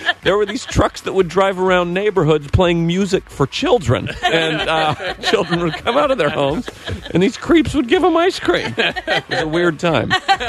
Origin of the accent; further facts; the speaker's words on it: Idaho, United States; I get this, where are you from? Idaho.